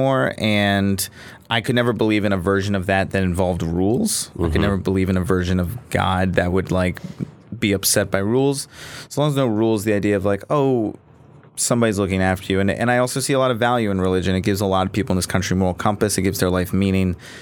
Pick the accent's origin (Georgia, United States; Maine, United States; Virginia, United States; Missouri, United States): Virginia, United States; Well, so I grew up Jewish in Virginia, which was like a little bit of a different Jewish experience